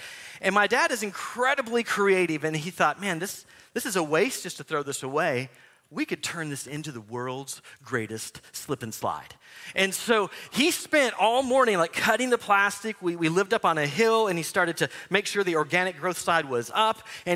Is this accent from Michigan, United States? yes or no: yes; Michigan, United States; I think about growing up in Michigan.